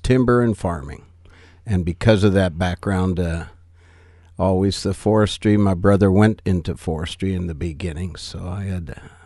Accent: Astoria, Oregon, United States; Well, I grew up in Astoria

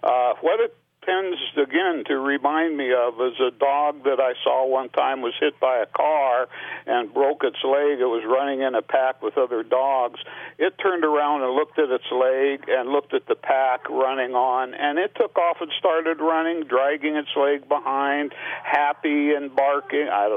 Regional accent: Portland, Oregon, United States; also born or lived in Chicago; I grew up in many different places, mostly in Portland, but I also lived on the outskirts of Chicago and a few other places

